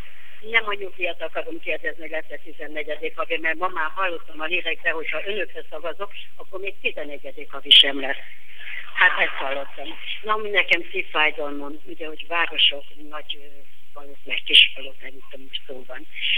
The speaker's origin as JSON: {"language": "Hungarian", "region": "Békés", "country": "Hungary", "lives_now": "Pécs, Hungary", "said": "Én a Viharsarosból származom"}